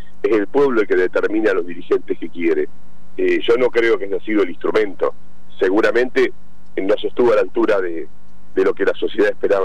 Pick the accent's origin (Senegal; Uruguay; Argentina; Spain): Argentina; Chacabuco, Buenos Aires Province; now in Buenos Aires, Argentina; Yo soy de Chacabuco, vine a estudiar a Buenos Aires.